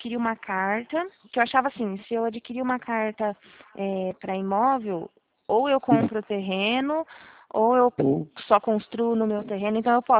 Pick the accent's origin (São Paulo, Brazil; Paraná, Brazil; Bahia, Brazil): São Paulo, Brazil; Santo Anastácio; now in Presidente Prudente, Brazil; moro em Prudente, né? Mas eu sou lá de Santo Anastácio.